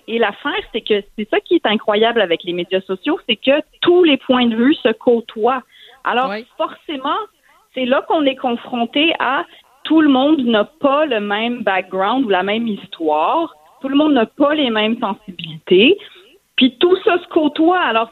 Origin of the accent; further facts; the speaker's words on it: Quebec, Canada; Puis il faut qu'on puisse rire de nous en tant que Québécois, en tant que nation